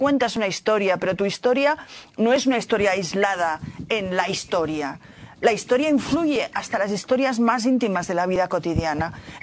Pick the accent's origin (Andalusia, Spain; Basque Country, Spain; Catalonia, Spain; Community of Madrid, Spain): Catalonia, Spain; Barcelona; yo soy de Barcelona, soy catalana, me considero catalana, me considero también española, me considero europea.